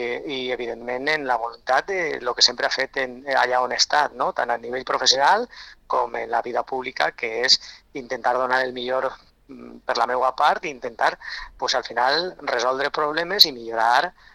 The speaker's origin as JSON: {"language": "Catalan", "town": "Borriana", "region": "Valencian Community", "country": "Spain", "tie": "born or raised there", "said": "jo me presenté en Borriana perquè sóc de Borriana, sóc nascut en Borriana, visc en Borriana i sóc un enamorat del meu poble"}